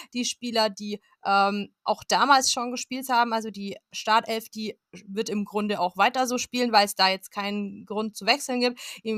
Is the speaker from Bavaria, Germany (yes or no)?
yes; Augsburg, Bavaria, Germany; wir wissen das alle als Augsburger und Augsburgerinnen